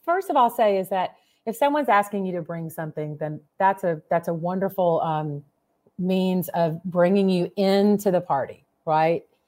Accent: Georgia, United States; Like, I grew up in South Georgia, so food has been tremendously important to me my whole life.

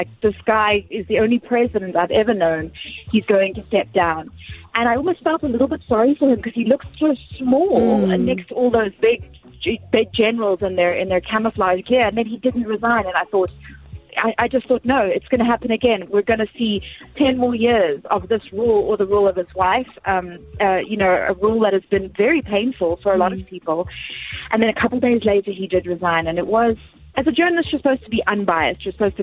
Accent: Zimbabwe; who was born and raised in Zim

